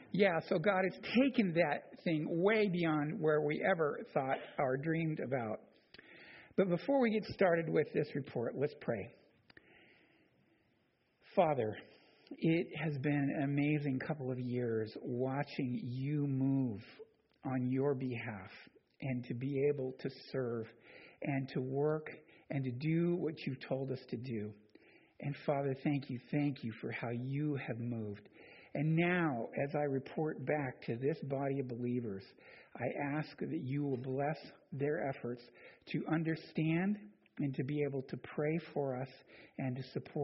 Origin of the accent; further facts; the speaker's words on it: Bellevue, Washington, United States; now in Spokane, United States; And I grew up in Bellevue, where my dad was a Boeing engineer.